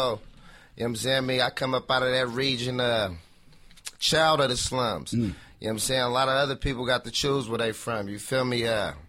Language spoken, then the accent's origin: English; Sacramento, California, United States; I'm from Oak Park, 4th Avenue.